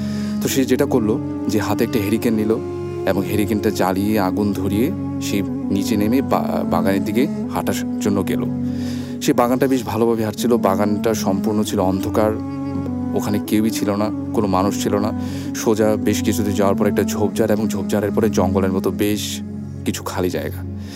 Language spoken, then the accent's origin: Bangla; Dhaka, Dhaka Division, Bangladesh; পুরান ঢাকা থেকে এসেছি।